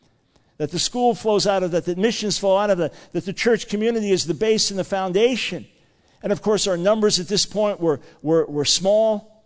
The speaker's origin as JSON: {"language": "English", "region": "New York", "country": "United States", "said": "I wanted to go back to the New York area. I'm from New York originally."}